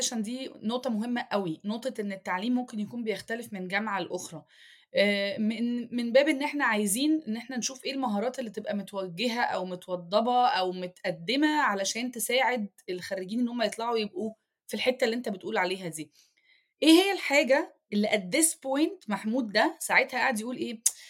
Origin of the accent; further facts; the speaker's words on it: Ain Shams, Cairo Governorate, Egypt; انا ايوه انا جايه من مصر بس انا من عين شمس على فكره، جامعه عين شمس يعني عادي.